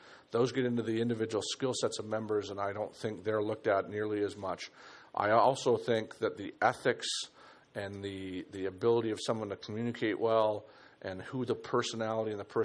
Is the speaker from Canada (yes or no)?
yes; Canada; Well, I won't. I'm Canadian.